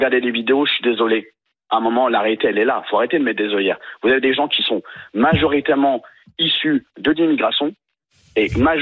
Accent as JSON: {"language": "French", "town": "Trappes", "region": "Île-de-France", "country": "France", "tie": "born or raised there", "said": "Maintenant, moi, j'ai grandi à Trappes."}